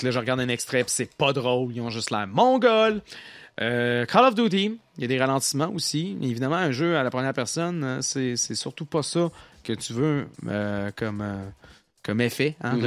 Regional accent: Saint-Jérôme, Quebec, Canada; Vous savez, lorsque j'ai grandi à Saint-Germain...

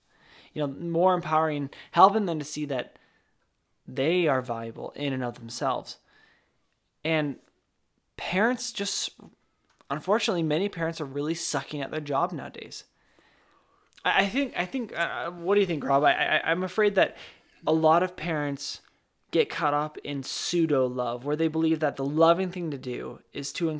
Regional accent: Wyoming, United States; someone that I know from my hometown, our hometown out in Wyoming.

